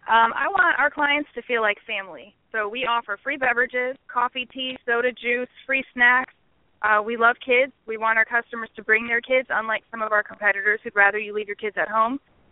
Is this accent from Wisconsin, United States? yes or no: yes; Wisconsin, United States; now in Chesapeake, United States; I'm originally from Wisconsin, but I've been here in the Chesapeake, Virginia area since 1997, so I'm as good as native.